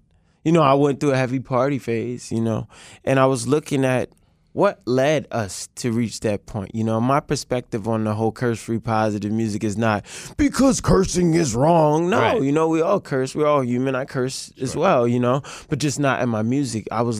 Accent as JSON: {"language": "English", "town": "Baltimore", "region": "Maryland", "country": "United States", "tie": "born or raised there", "also_born_or_lived": "Montgomery County", "lives_now": "Washington, United States", "said": "I spent a lot of time growing up in Baltimore and Montgomery County, actually. And then I came out to D.C. to do music-related things"}